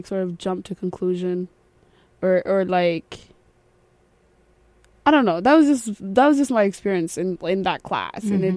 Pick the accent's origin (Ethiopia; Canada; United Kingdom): Ethiopia; also born or lived in South Sudan; now in Jacksonville, United States; So I was born in South Sudan, and I've never seen South Sudan because as soon as I was born, we migrated over to Ethiopia. And at the refugee camp, and that's where I grew up.